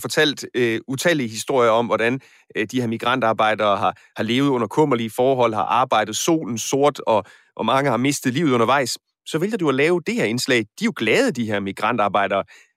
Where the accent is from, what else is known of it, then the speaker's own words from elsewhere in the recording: Aarhus, Central Denmark Region, Denmark; Nu er jeg selv fra Aarhus